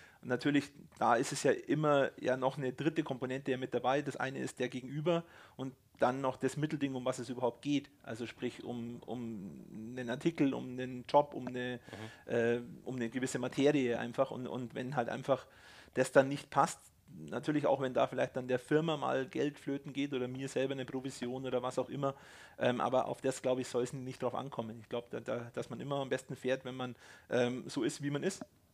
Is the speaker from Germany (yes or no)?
yes; Munich, Bavaria, Germany; now in Hurlach, Germany; ich bin ja Münchner im Endeffekt und bin dann von München Richtung Augsburg gezogen, in das kleine, wunderschöne Dorf, nennt sich Hurlach, das ist bei Landsberg.